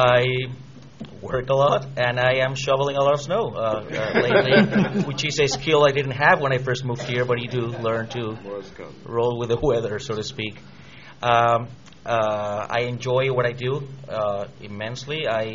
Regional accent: Puerto Rico; now in Wisconsin, United States; I'm originally from Puerto Rico. I moved to Wisconsin 3 years ago, actually almost exactly 3 years ago. This is my home right now. I mean, I am raising my family here.

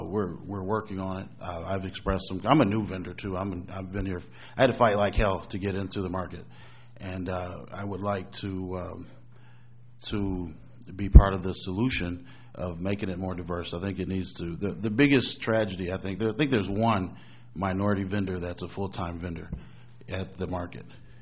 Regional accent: Milwaukee, Wisconsin, United States; also born or lived in Kenosha; You know, I'm from Milwaukee. I'm spent my entire life here. I went away to Kenosha for a few years. I've been back.

